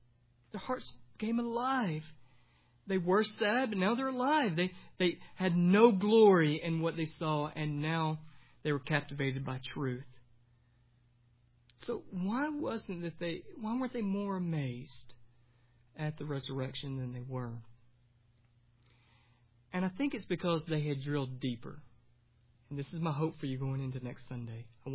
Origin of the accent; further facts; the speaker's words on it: Alabama, United States; because I'm from Alabama, I meandered. I walked very slow.